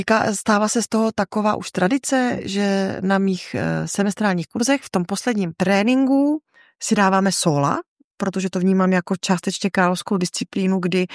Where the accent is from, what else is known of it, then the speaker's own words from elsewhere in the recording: Ostrava, Moravian-Silesian Region, Czechia; protože jsem původem z Ostravy